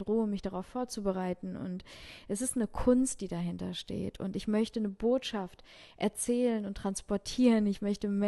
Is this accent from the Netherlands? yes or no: no; Ukraine; Also gerade auch als Mädchen, ich komme aus der Ukraine, ne?